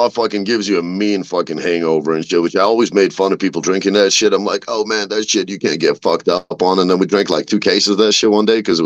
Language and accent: English; Russia; I'm from Russia, so people are like Russian, but I'm like, I'm a Russian, I'm a Jew, I'm a Kazakh, I'm a fucking, I got a fucking, such a fucking, I'm an Eastern European mutt.